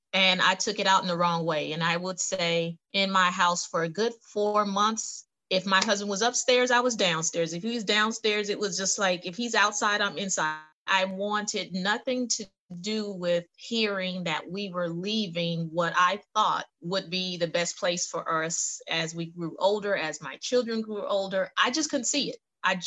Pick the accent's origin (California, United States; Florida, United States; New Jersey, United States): California, United States; also born or lived in New York; I was born in Manhattan, New York, Jamaican parents, so we're all in New York, right? So quickly moved from there when I was about five. We moved to California